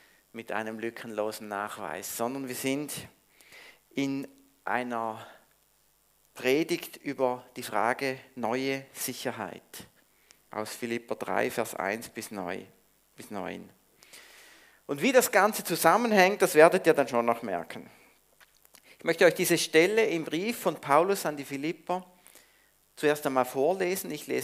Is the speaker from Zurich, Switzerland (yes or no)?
no; St. Gallen, Switzerland; Ich komme aus St. Gallen, aus der Stami, auch ein FCG